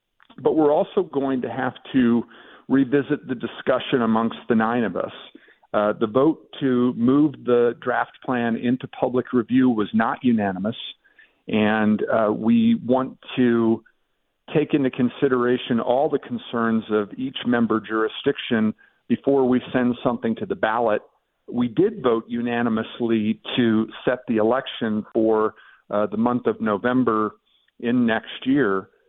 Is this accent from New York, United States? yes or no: no; Ohio, United States; when I was the youngest person elected to city council in my hometown in Ohio.